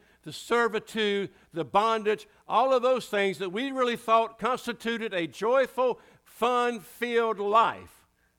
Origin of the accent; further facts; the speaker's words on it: Scotland Neck, North Carolina, United States; I'm from Scotland Neck. That's up in Halifax County. That's where they park in the middle of the street.